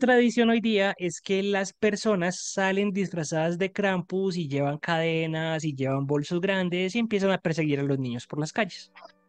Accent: Colombia; únicos que somos raros no somos los colombianos

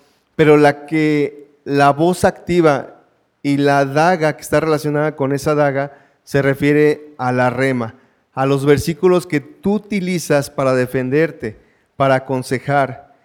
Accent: Veracruz, Mexico; la mayoría sabe que yo soy de Veracruz

